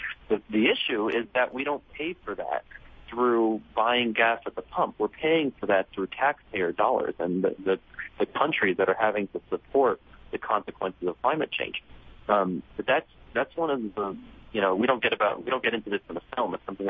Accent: Staten Island, New York, United States; my grandmother was born and raised on Staten Island. I grew up on Staten Island.

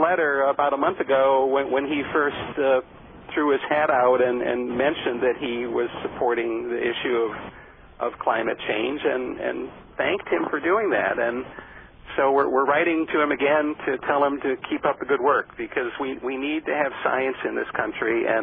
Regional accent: Ohio, United States; I chuckle a little bit because I've changed so much since the days I grew up in Ohio

